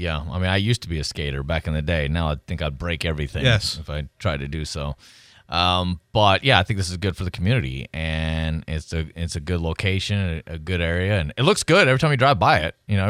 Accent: Tennessee, United States; now in Pensacola, United States; It's a Southern thing. I mean, I grew up in Tennessee. Same problem here.

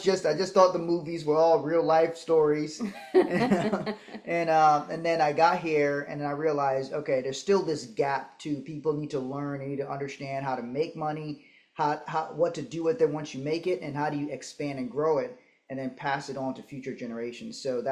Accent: Liberia; Well, I grew up in Liberia, West Africa.

